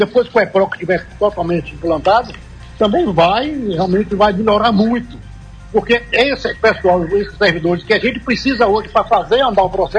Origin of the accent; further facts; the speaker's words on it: Vitória da Conquista, Bahia, Brazil; isso é realmente um orgulho muito grande para quem é de Vitória da Conquista, para quem veio de onde eu vim, de família pobre, que lutou muito na vida.